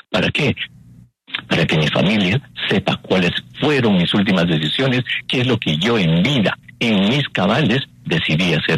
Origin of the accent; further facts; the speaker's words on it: Peru; como decimos en mi país, en el Perú